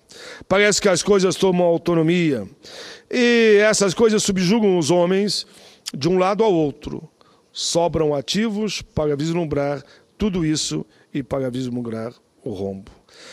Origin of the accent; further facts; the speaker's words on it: Rio Grande do Sul, Brazil; sou do Sul, eu venho do Sul